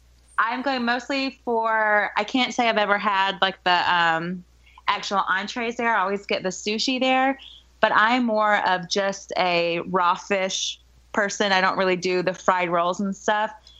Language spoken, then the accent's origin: English; Gulf Coast, United States; We grew up on the Gulf Coast. We've had really good seafood.